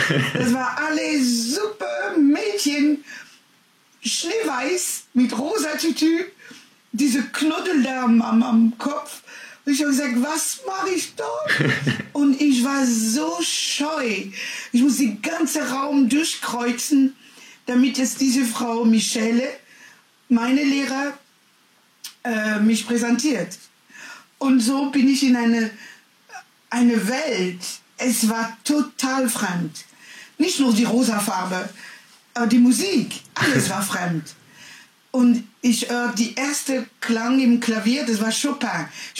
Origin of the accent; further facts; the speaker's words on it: France; German is a second language; now in Germany; Bei uns in Frankreich